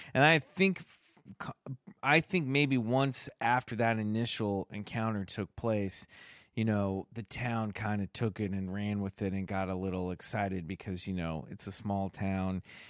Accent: Kansas City, Kansas, United States; I grew up in Kansas City, which is, you know, I was right on the Kansas side, but, you know, basically grew up with a foot in Missouri.

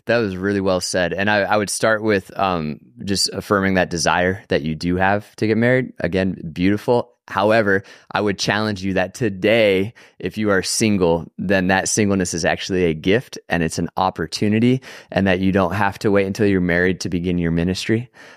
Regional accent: Colorado, United States; moved away as an adult; now in Austin, United States; I'm the teaching pastor at Red Rocks Austin. And so I'm from Colorado, but moved to Austin, Texas 6 years ago with my brother and our best friend to plant Red Rocks.

